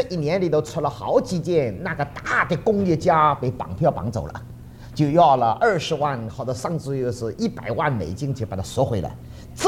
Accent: Taiwan; 我们从台湾来的哈，对着

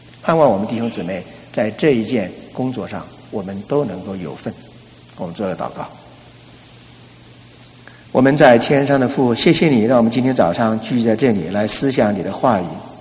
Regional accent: China; 让我们中国人，我们的华人能够结下21世纪福音的棒子

